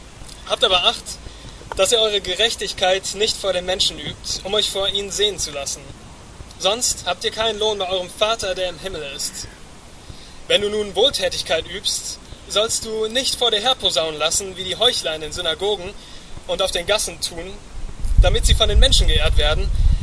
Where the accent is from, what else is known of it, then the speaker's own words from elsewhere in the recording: Siegen, North Rhine-Westphalia, Germany; bei uns zu Hause, ich komme aus Achenbach, Siegen-Achenbach